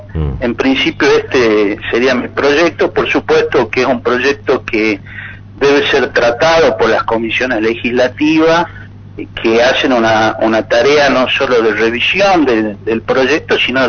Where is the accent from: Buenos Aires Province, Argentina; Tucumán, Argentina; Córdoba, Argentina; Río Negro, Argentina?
Tucumán, Argentina; como tucumanos